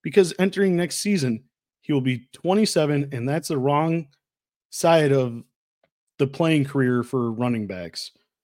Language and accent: English; Wisconsin, United States; Sorry if you didn't know, I'm from Wisconsin.